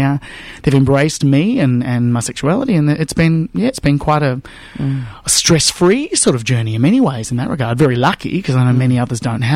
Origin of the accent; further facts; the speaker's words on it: Bendigo, Victoria, Australia; Well, it all began in Bendigo, actually. I grew up in Bendigo.